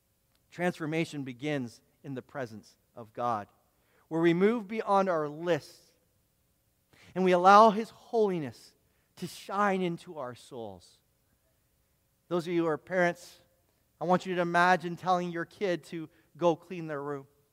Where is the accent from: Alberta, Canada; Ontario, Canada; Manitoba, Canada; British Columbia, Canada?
Ontario, Canada; Cobourg; Where are you from? Yeah, we're from Coburg.